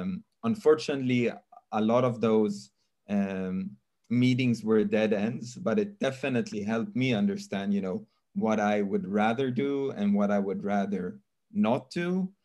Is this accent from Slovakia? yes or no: no; Sweden; also born or lived in Norway / Australia / Scotland / Spain; now in Israel; being someone that moved to Israel from another country. I was born and raised in Sweden. I've lived in all kinds of different countries, in Sweden, in Norway, in Australia. I did my studies in Scotland. I've lived in Spain.